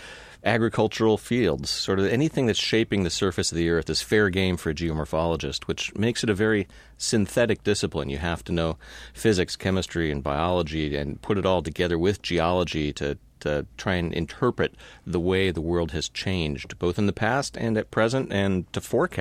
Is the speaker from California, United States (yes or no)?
yes; Palo Alto, California, United States; Well, I grew up in California, mm-hmm. Palo Alto.